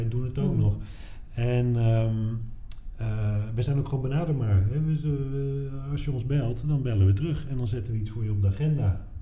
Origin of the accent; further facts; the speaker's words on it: Driemond, North Holland, Netherlands; Ik kom zelf uit Driemond, dus ik ben de Driemonder op de lijst.